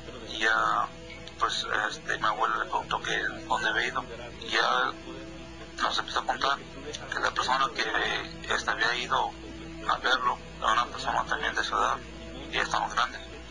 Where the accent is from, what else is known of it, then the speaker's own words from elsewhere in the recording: Palmar de Bravo, Puebla, Mexico; now in Chicago, United States; yo vivo en Chicago, pero yo soy de Puebla, originario.